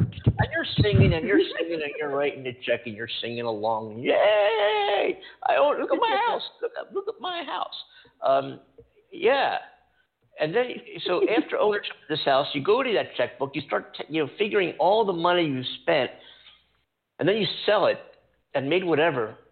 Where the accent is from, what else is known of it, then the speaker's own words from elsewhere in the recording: East Coast, United States; also born or lived in New York City, United States; now in California, United States; I live in California. I came from the East Coast. I lived in New York City